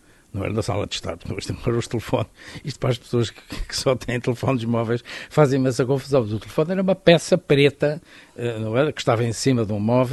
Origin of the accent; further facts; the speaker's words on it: Castelo Branco, Portugal; o ciclismo é, no fundo, a minha adolescência em Castelo Branco.